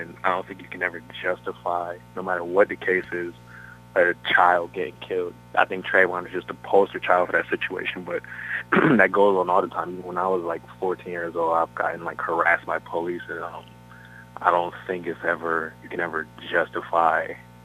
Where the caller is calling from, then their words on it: Connecticut, United States; I'm from Connecticut.